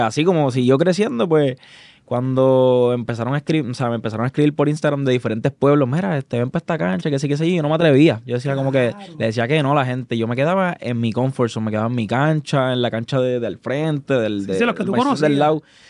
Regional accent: Caguas, Puerto Rico; also born or lived in Gurabo; yo soy de Caguas y Gurabo. Caguas y Gurabo. Para los que no me conocen

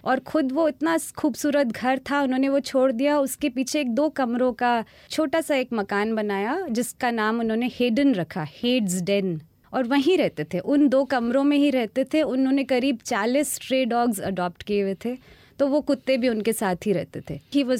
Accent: Kotdwar, Uttarakhand, India; कोटद्वार मेरा home town है। ये गढ़वाल का एक छोटा सा, शहर भी नहीं कह सकते, गांव और शहर के बीच में कस्बा टाइप का है, जहाँ पर एक शांत सी नदी बहती है जिसका नाम खो है, पहाड़ शुरू होते हैं वहाँ से।

